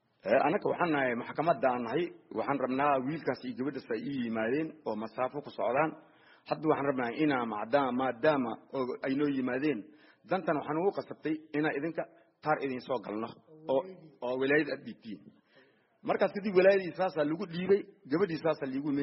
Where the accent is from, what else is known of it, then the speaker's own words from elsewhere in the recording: Mogadishu, Banaadir, Somalia; also born or lived in Lower Juba; waxaan ku dhashay anigii jubada hoose waxaan ku soo barbaaray Muqdisho